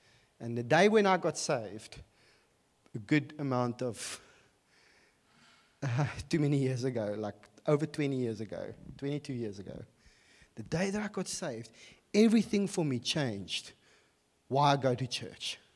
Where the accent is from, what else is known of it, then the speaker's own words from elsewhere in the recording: Bloemfontein, Free State, South Africa; because I come from Bloemfontein and come out of a very traditional church, you went to church in a suit.